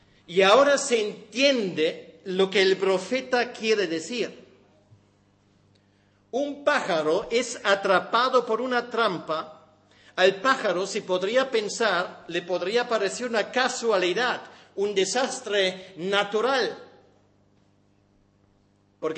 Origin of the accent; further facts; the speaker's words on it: Germany; en mi pueblo, en todos los pueblos y ciudades en Alemania